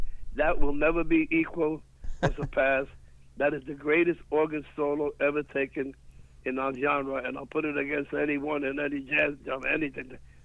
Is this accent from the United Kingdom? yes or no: no; Bronx, New York, United States; also born or lived in Manhattan; because I was raised in the Bronx. I'm born in Manhattan at 110th Street, 112th Street, and between Madison and Park